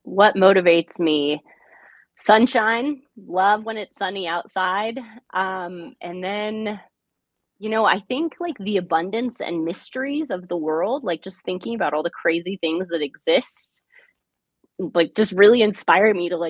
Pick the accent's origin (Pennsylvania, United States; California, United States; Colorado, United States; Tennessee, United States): California, United States; I grew up in the Bay Area of California